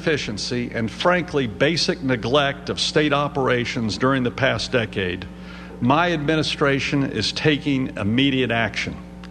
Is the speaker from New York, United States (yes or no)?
no; Charlotte, North Carolina, United States; can you start on I-85 and I-77 interchange in Charlotte, my hometown?